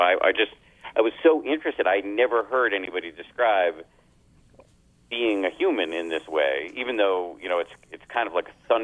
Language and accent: English; Massachusetts, United States; I grew up in the People's Republic of Massachusetts, and my parents are scientists at Harvard